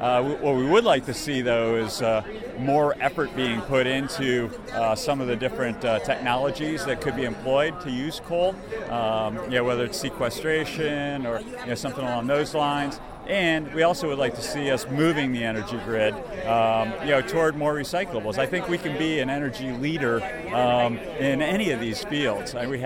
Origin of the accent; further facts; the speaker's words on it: Lander, Wyoming, United States; I'm from Lander, and I'm the vice chair of the Wyoming Democratic Party.